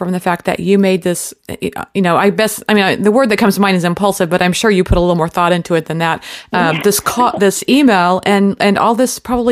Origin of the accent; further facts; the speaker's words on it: Missouri, United States; You know, I'm from Missouri, so I love to quote him.